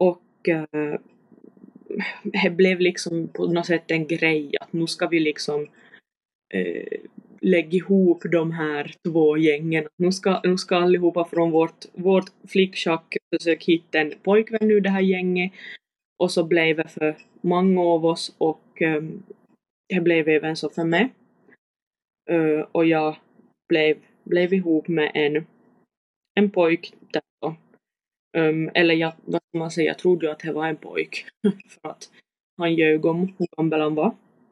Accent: Nykarleby, Ostrobothnia, Finland; accent: Nykarleby dialect; now in Vaasa, Finland; och jag är hem från Nykobi. Jag hade tänkt om jag skulle försöka prata någon sorts högsvensk, men jag är jättedålig på det.

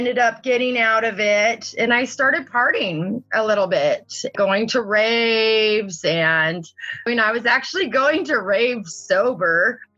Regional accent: Santa Barbara, California, United States; So me and Eric went home to California together. He was from Orange County area. I was from Santa Barbara.

